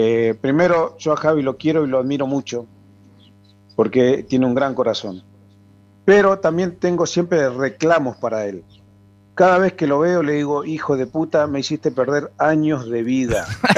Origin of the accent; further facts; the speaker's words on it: Argentina; soy argentino, y segundo, nunca me callo nada, y menos las injusticias